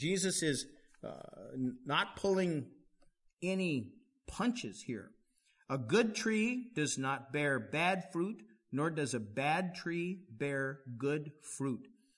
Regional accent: United States; excuse me, I'm from America.

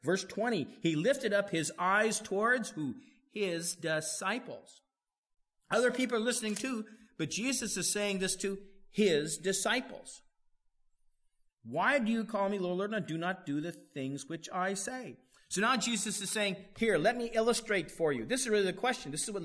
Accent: United States; excuse me, I'm from America.

